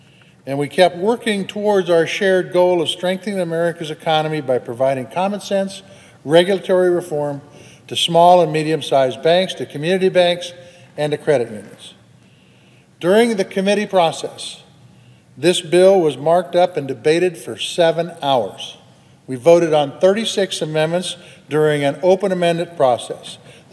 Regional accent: Montana, United States; In my home state of Montana, prior to the financial crisis in 2008, there were 72 chartered banks.

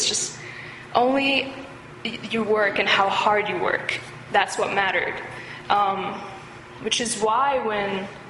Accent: Benghazi, Benghazi District, Libya; English is a second language; 23 years old. I study political science here. I was born and raised in Benghazi, Libya.

